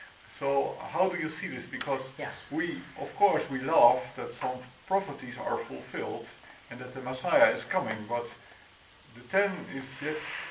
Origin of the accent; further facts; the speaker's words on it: Edam, North Holland, Netherlands; I'm from Edam, and I take care for Jewish heritage tours in the Netherlands.